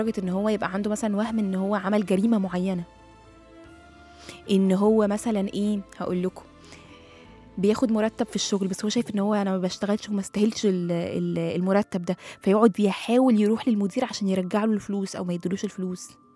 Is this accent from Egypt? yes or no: yes; Egypt; أو زي ما احنا كده بنقول كمصريين سدد نفسه